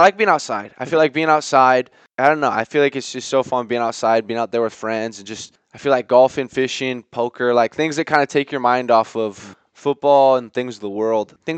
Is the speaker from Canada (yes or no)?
no; Iowa, United States; And it's just like growing up in Iowa, like you don't know any different.